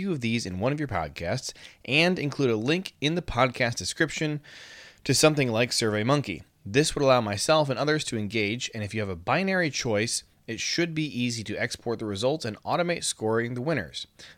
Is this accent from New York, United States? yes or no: no; Toledo, Ohio, United States; I didn't even get to grow up in Wisconsin. I grew up in Toledo, Ohio.